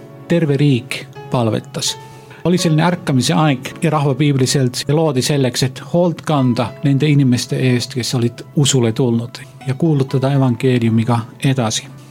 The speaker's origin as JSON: {"language": "Estonian", "country": "Finland", "second_language": "Estonian", "said": "Ja Soomes, minu kodumaal"}